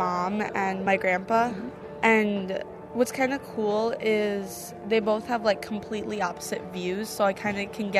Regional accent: Watertown, Wisconsin, United States; I am 13, and I am from Watertown, Wisconsin.

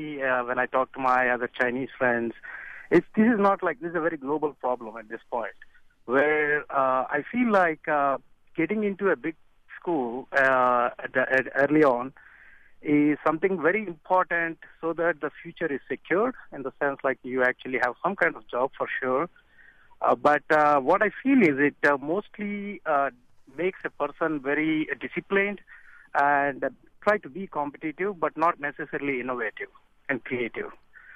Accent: India; English is a second language; now in United States; I got a PhD from LSU here in U.S., while I'm originally from India.

